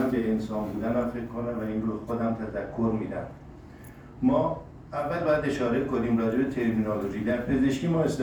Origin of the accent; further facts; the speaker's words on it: Iran; ما مستعمره سازمان بهداشت جهانی نیستیم، ما ایرانیم.